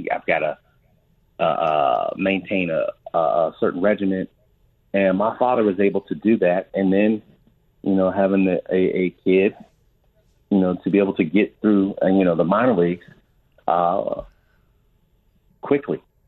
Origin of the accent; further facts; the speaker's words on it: Pittsburgh, Pennsylvania, United States; born there; I was born outside of Pittsburgh and he was there and everybody called him Pops.